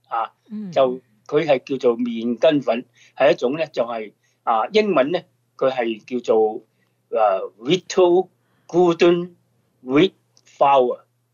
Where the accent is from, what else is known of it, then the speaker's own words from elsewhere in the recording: Guangdong, China; 其實我哋廣東人係比較少用呢種烤麸嘅